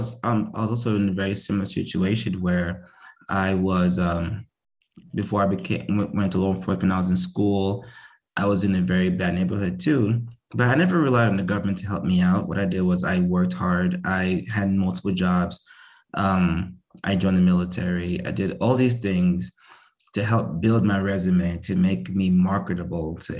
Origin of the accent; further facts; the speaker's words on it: Nigeria; I was also born poor. I'm also Nigerian myself. I was raised in Nigeria.